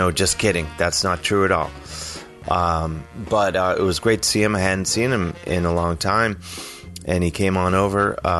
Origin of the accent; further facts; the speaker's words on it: Midwest, United States; I don't know why I pronounced it action like I'm from the Midwest. I am from the Midwest, but I don't think I talk like that, do I?